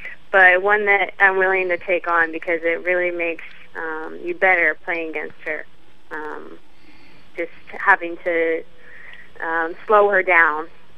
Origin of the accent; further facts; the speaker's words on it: Philadelphia, Pennsylvania, United States; I actually, as I said, I grew up in Philadelphia, so I watched the Philadelphia Charge play.